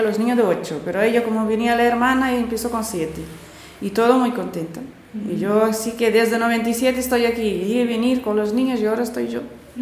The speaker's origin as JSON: {"language": "Spanish", "country": "Cape Verde", "second_language": "Spanish", "said": "Yo soy de Cabo Verde."}